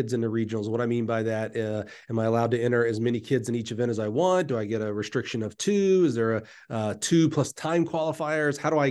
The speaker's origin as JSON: {"language": "English", "region": "Alabama", "country": "United States", "said": "I'm from Alabama, so the math is a little slower than you there in Kentucky."}